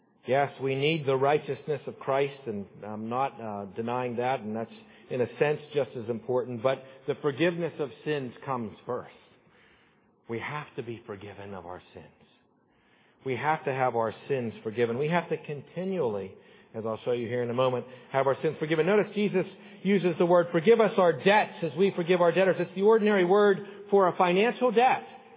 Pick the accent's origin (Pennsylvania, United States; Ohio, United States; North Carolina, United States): Pennsylvania, United States; Pittsburgh; growing up in Pittsburgh, and you like the Oakland Raiders.